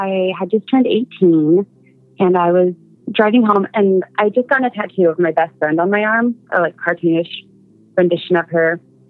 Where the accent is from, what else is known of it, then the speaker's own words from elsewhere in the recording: Seattle, Washington, United States; I'm from Seattle.